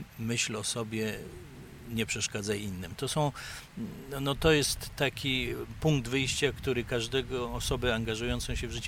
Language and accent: Polish; Poznań, Greater Poland Voivodeship, Poland; also born or lived in Warsaw / Bydgoszcz; urodziłem się tu w Poznaniu się wychowałem, w Poznaniu zdobyłem wykształcenie. Prawie całe swoje życie zawodowe spędziłem w Poznaniu, chociaż troszeczkę w Warszawie i Bydgoszczy.